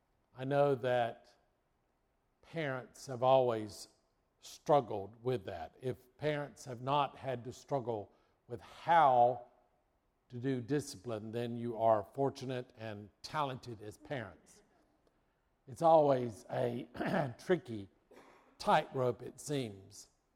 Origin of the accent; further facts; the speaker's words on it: Marietta, United States; But remember, I grew up in Marietta.